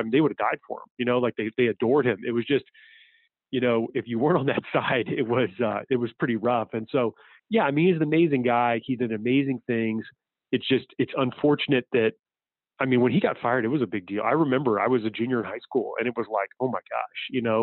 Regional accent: Indiana, United States; growing up in Indiana, the people that I knew that knew him well

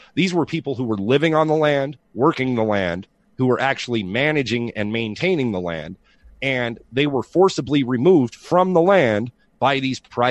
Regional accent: Southwest, United States; I want to preface these questions by pointing out that I am from the Southwest, where federal land grants led to multiple range wars

